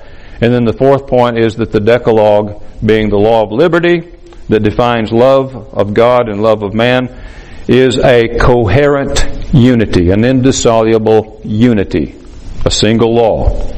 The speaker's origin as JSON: {"language": "English", "region": "Alabama", "country": "United States", "moved": "yes", "said": "You know, like I said, I came from Alabama, not Egypt. I didn't go to the promised land. I went to Texas."}